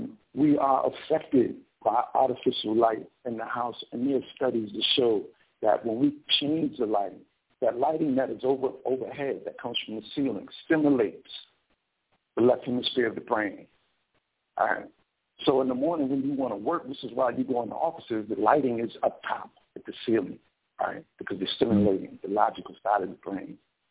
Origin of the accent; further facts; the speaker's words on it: Harlem, New York, United States; also born or lived in South Bronx; I grew up in Harlem, South Bronx, so I don't care any major city that you're at.